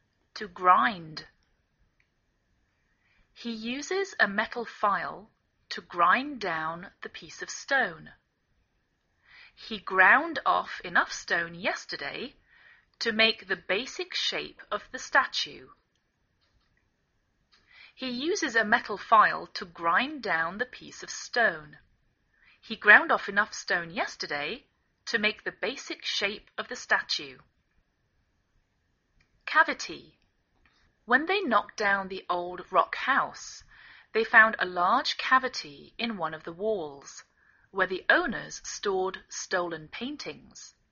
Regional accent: England, United Kingdom; now in United States; I'm English. I live in the northwest of the United States.

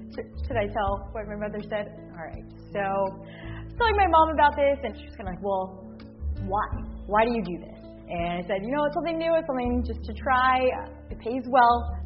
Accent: Arizona, United States; I was born and raised in Arizona, so I was always in the water, kind of playing around.

